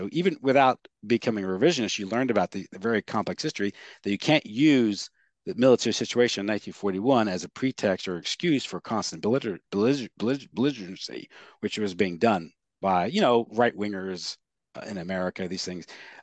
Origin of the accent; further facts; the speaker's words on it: United States; I'm your typical American. I'm Irish and German.